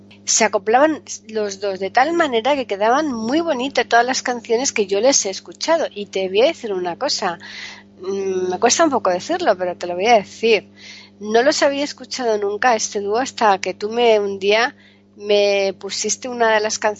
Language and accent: Spanish; Andalusia, Spain; Yo, sin embargo, soy andaluza y también allí existe el seseo y yo, sin embargo, no lo utilizo.